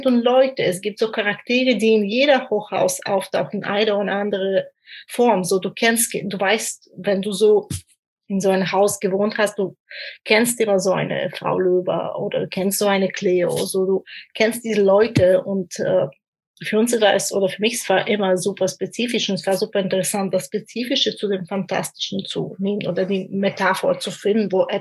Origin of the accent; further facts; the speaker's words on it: Moscow, Russia; ich bin halb russisch, halb bulgarisch und ich habe sehr lange als Kind in Moskau gewohnt, so genauso in einem Plattenbau